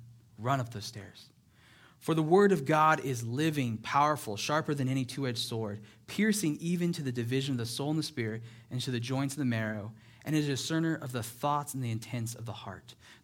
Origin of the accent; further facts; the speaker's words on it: California, United States; I'm from Northern California. A lot of woods up there.